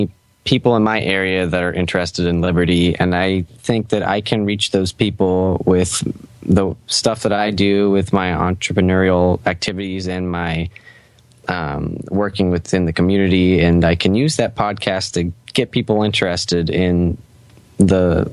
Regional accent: Oregon, United States; I'm from the Willamette Valley of Oregon.

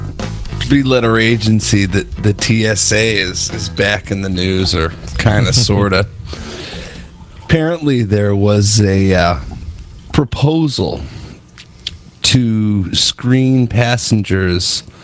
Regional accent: Augusta, Maine, United States; if somebody leaves at the airport in my hometown in Augusta, which has like three seats in it

